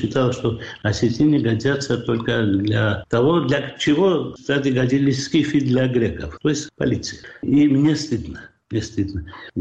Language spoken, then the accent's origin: Russian; Georgia; Мы, грузины, у нас так не происходит, а 4, потом 5 или 7. Нет. У нас или 0, или 10.